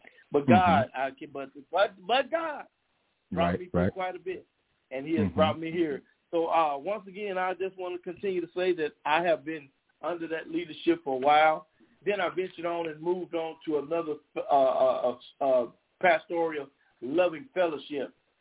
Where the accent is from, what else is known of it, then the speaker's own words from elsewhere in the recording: Dallas, Texas, United States; I was born here and I was raised in Dallas, Texas, you know. Lived with my grandmother and my mother off and on